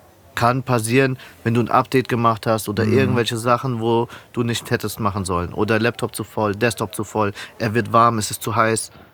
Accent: Frankfurt, Hesse, Germany; Ich so, nein, ich komme aus Frankfurt.

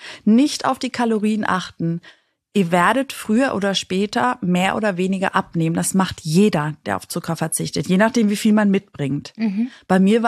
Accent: Greece; Nicht nur ich als Griechin, weil ich bin ja, also in Griechenland wird ja nur gegessen. Man kommt zusammen und isst. Mhm. So bin ich auch groß geworden.

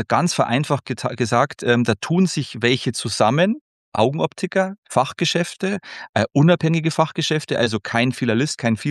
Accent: Bavaria, Germany; accent: Lower Bavarian; Ich bin ja vom Dialekt, man hört es ja, ich bin ja Bayer und sogar Niederbayer.

